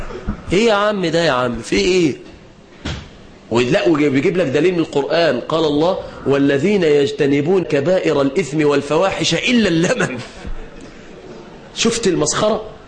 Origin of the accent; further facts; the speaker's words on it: Mansoura, Dakahlia, Egypt; في المرحلة الثانوية أصدقائي لما دخلنا عندنا في المنصورة